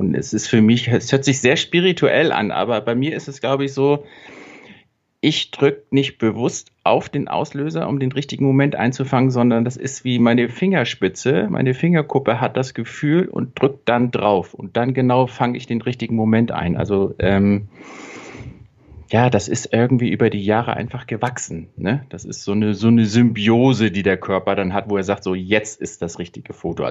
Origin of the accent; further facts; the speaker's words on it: Husum, Schleswig-Holstein, Germany; Da war ich da hier auch schon das erste Mal auf Sylt stationiert, weil ich komme zwar aus Husum, aber ich war dann bei der Marine und war dann hier auf Sylt stationiert